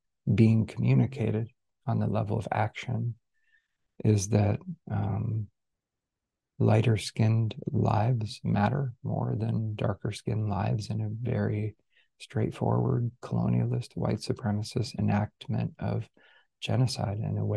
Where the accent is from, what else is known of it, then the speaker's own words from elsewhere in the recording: United States; there are a lot of reasons to feel betrayal as an American.